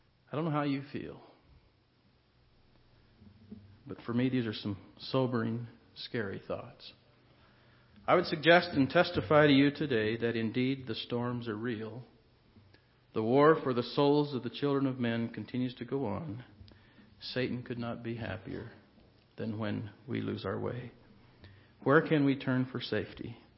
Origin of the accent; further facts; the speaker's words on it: Arizona, United States; Even today, as you drive up and down the Gila River Valley in my hometown, careful observation reveals tons of earth, cable, steel, wire, and cement